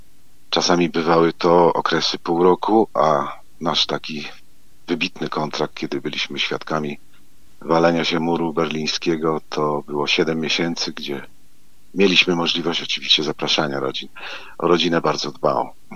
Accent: Zamość, Lublin Voivodeship, Poland; born there; urodziliśmy się obydwaj w Zamościu, chodziliśmy do tej samej szkoły muzycznej

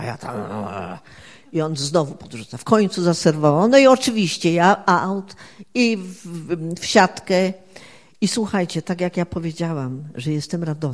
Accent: Silesian Voivodeship, Poland; ja tam jestem Beskid Śląsko-Żywiecki, jestem góralka, nie?

